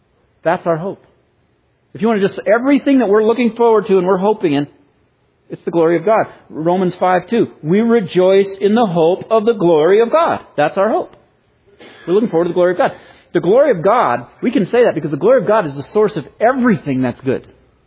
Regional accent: Boulder, Colorado, United States; When my parents moved out of the house a while back, the house where I grew up in Boulder, man, been in that house for so many years

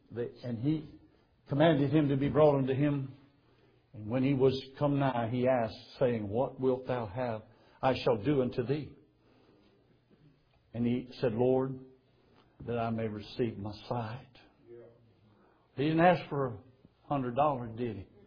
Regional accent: Louisiana, United States; they always ask me when they find out I'm from Louisiana.

